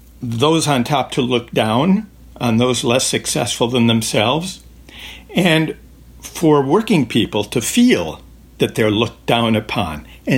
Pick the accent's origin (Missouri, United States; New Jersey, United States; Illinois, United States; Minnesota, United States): Minnesota, United States; when I was growing up in Minnesota, I was a Minnesota Twins fan.